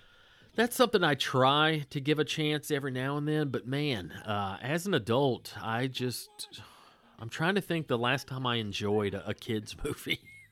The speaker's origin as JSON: {"language": "English", "town": "Pismo Beach", "region": "California", "country": "United States", "tie": "born or raised there", "said": "I grew up in the Pismo Beach area, and we had a legend about a ghostly little witch lady in the woods of Halcyon, California."}